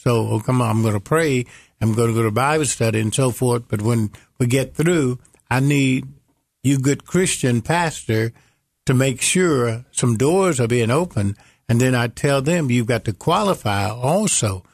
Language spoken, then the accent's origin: English; Memphis, Tennessee, United States; We grew up in South Memphis, where my church is. There were 10 of us. We had a two-room. We lived in two-room.